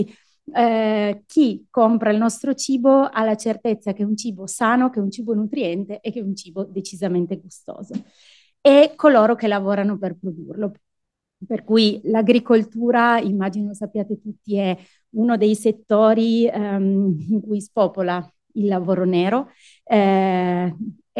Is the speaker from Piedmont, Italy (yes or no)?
yes; Piedmont, Italy; Il Piemonte è la mia casa, io sono originaria del Canavese e a fine 2019 ho deciso di licenziarmi e di provare a ritornare nell'azienda agricola dei miei nonni, quindi i miei nonni erano contadini